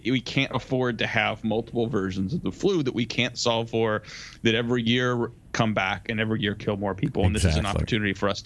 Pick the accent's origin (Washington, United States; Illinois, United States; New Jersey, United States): Washington, United States; Kirkland; there's national news people standing in front of a nursing home that is in my hometown. I live in Kirkland, Washington.